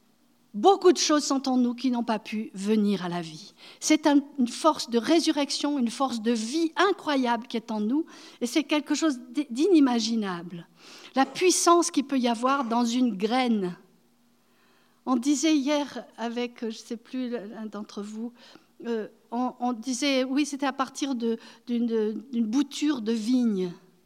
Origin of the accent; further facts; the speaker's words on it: France; Et nous, en tant que Français, ça nous a beaucoup touchés